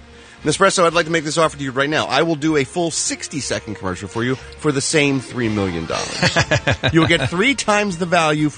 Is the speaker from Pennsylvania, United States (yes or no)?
yes; Philadelphia, Pennsylvania, United States; this story is near and dear to my heart because it takes place in Philadelphia, Pennsylvania. Of course, my hometown.